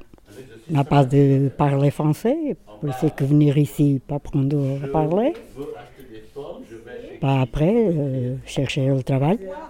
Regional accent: Portugal; French is a second language; moved away as an adult; now in Fontaine, France; J'habite une fontaine. Je suis portugaise. J'ai 49 ans.

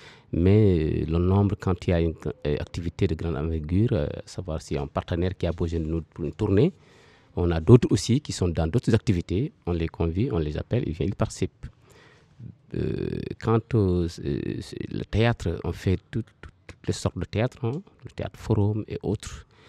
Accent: Kédougou, Senegal; Nous sommes tous natifs de Kédougou, résidents encore à Kédougou commune.

